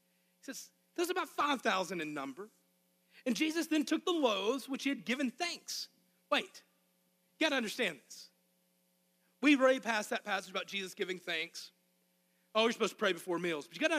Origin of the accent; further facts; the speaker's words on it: Arkansas, United States; I know it's a double negative, but I'm from Arkansas. There's no problem he can't solve. They told me earlier that my accent was worse than usual.